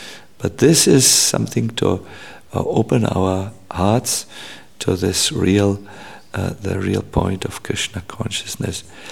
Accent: Northern Germany, Germany; We are from North Germany.

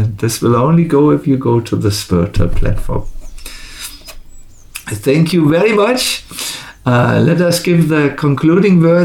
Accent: Germany; accent: German; English is a second language; since English is not my mother tongue, I can get away with saying anything. And they all like my cute German accent and so on.

